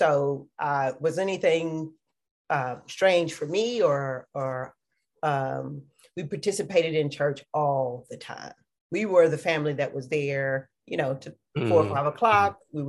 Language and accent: English; Murfreesboro, Tennessee, United States; I am originally from Tennessee, Murfreesboro, Tennessee, a small town, 20-25 minutes east of Nashville. It's one of those towns where everybody knows everybody.